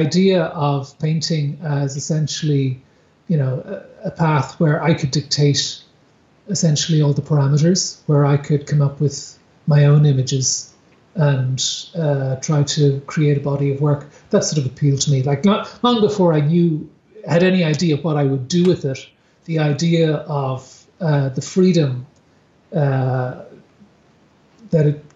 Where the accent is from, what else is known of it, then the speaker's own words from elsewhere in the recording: Dublin, Leinster, Ireland; I grew up in Dublin. I'm originally from there, but I ended up down here.